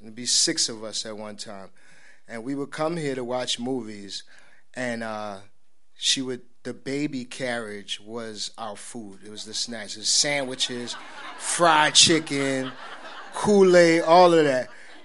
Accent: Baltimore, Maryland, United States; also born or lived in New York; And I was born in New York. She moved to New York as a poet, you know, like artists do. My early memories of going to Greenwich Village and just being just surrounded by creativity. We moved to Baltimore.

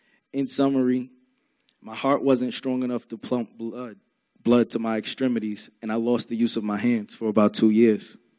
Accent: Baltimore, Maryland, United States; also born or lived in Brooklyn, New York; I was born in Brooklyn, New York, August 9th of 1990. But soon after, my mother relocated here to Baltimore.

